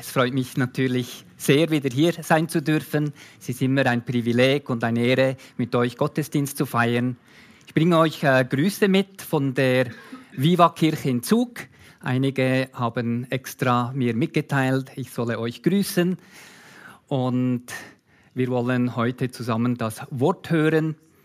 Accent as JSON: {"language": "German", "town": "Kota Kinabalu", "region": "Sabah", "country": "Malaysia", "tie": "born or raised there", "said": "In Sabah, das gehört zu der Insel Borneo und gehört zu Malaysia, das ist meine Heimatstadt."}